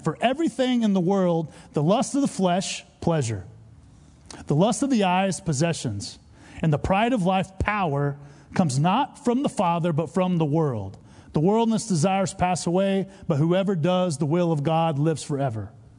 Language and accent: English; Texas, United States; Like I'm from Texas. I like trucks.